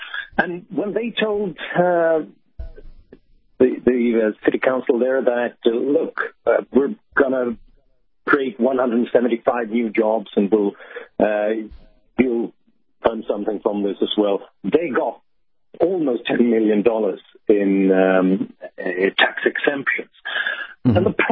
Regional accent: Sweden; I'm from Sweden myself.

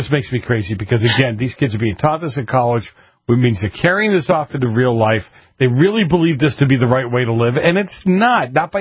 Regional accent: Boston, Massachusetts, United States; When I was a kid growing up in Boston, I was told, you're not supposed to work around the system.

